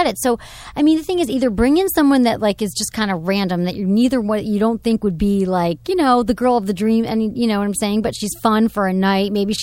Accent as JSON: {"language": "English", "region": "Michigan", "country": "United States", "said": "I'm from Michigan, so I got the little Midwestern thing going."}